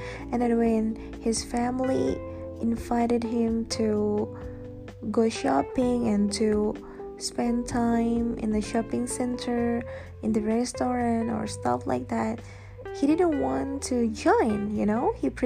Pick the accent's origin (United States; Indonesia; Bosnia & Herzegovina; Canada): Indonesia; back in my home country, Indonesia, okay?